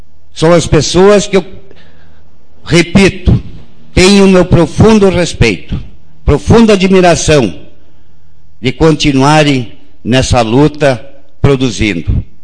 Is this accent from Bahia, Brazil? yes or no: no; Santiago, Rio Grande do Sul, Brazil; born there; eu tenho minha propriedade na minha querência, onde eu nasci, em Santiago.